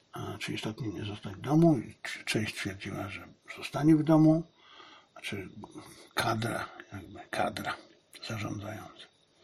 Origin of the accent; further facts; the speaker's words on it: China; now in Poland; Ponieważ jestem Chińczykiem, dla mnie to wszystko, co się dzieje na ulicach chińskich miast i w chińskich wsiach, jest po prostu dla mnie być może nawet ważniejsze niż to, co jest w Polsce